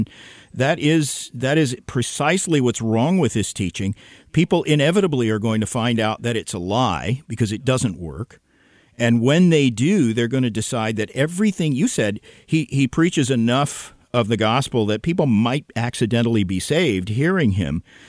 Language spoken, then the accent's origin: English; Tulsa, Oklahoma, United States; Perhaps I've told you this before, but I grew up in Tulsa, Oklahoma, which is where Oral Roberts University is